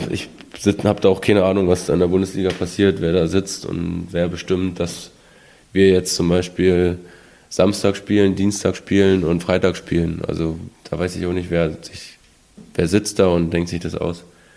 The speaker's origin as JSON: {"language": "German", "region": "Brandenburg", "country": "Germany", "said": "Ich komme ja aus der Nähe von Berlin"}